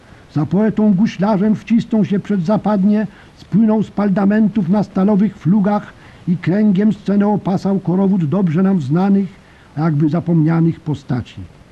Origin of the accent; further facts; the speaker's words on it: Warsaw, Masovian Voivodeship, Poland; born there; Ja jestem urodzony w Warszawie i pamiętam doskonale w okresie około trzech króli